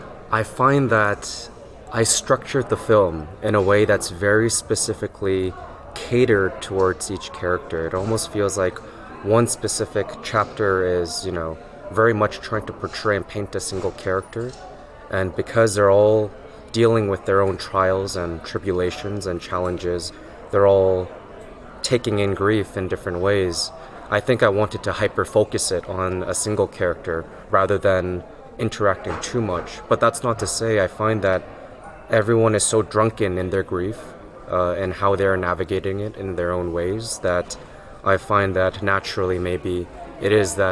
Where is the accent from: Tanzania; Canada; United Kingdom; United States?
Canada; growing up in Canada, I found that with the rise of YouTube